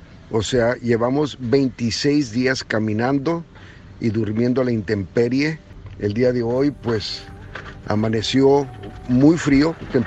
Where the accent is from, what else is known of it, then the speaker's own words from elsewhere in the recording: El Paso, Texas, United States; born there; tengo 64 años de edad, nací en El Paso, Texas, y trabajo en la industria de la radio desde hace muchísimos años.